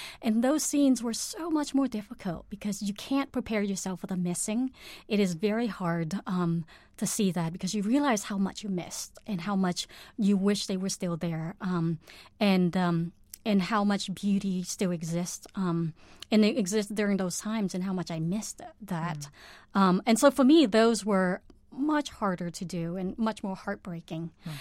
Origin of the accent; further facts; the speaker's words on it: Cambodia; English is a second language; And so for me, I think as a child growing up in Cambodia, you live very much in your body.